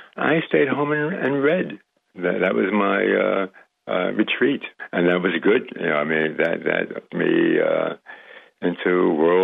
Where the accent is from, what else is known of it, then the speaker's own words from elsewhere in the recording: West Virginia, United States; born there; You know, when you mentioned before I was born in West Virginia, well, I was given to … to raise.